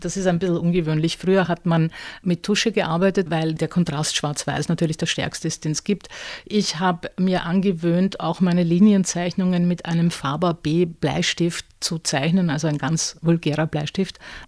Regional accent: Vienna, Austria; Ich komme aus Wien.

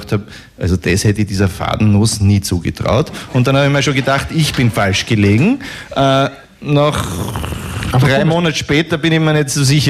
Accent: Austria; Ich bin ein Österreicher und beobachte das aus der Ferne

